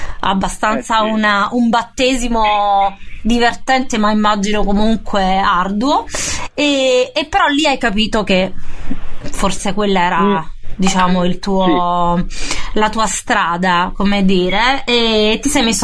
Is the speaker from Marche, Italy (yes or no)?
no; Naples, Campania, Italy; e lo dico da napoletana